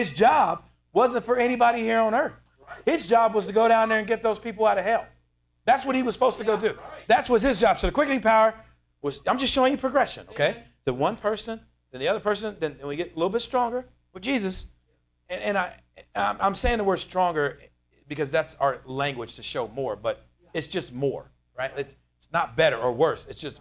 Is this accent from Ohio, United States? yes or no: yes; Dayton, Ohio, United States; I'm from Dayton. No, we're at in Dayton by the base. Isn't that Fairborn? Oh, you know the area. Yep, that's where I'm from.